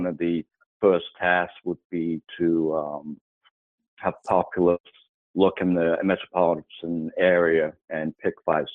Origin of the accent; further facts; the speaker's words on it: Manchester, North West England, United Kingdom; born there; I was born in Manchester City